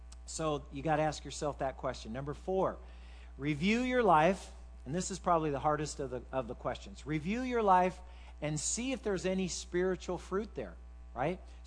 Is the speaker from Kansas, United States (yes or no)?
yes; Kansas, United States; You know, I was from Kansas, but I pulled the Missouri thing on them.